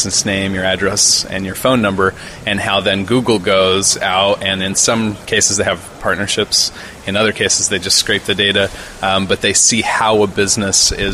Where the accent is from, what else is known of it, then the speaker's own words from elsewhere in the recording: Burley, Idaho, United States; these experiences that I've had growing up in Burley, Idaho